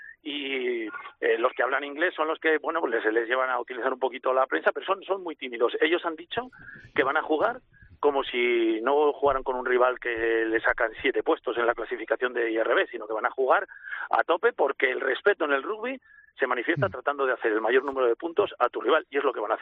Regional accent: Valladolid, Castile and León, Spain; eso me gusta como vallisoletano que soy

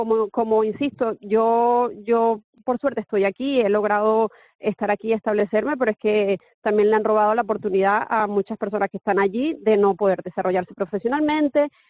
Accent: Venezuela; moved away as an adult; un lugar para, bueno, para estar más tranquila, porque realmente en Venezuela me sentía muy insegura.

